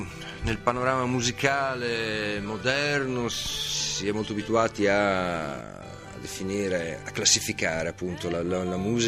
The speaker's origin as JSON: {"language": "Italian", "region": "Emilia-Romagna", "country": "Italy", "said": "siamo romagnoli che fanno parte del mondo, perciò facciamo musica del mondo."}